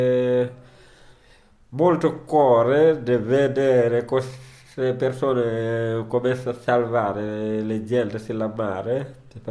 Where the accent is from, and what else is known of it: Senegal; now in Rome, Italy